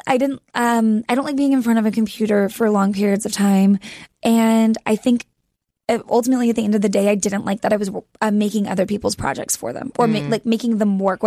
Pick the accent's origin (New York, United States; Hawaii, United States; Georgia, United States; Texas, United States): Texas, United States; I grew up in Texas. I went to college there.